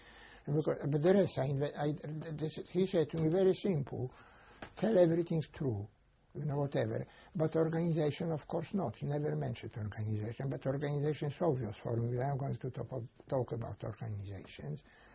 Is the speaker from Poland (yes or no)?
no; Lithuania; English is a second language; moved away; I came from Lithuania. I was working on the farm.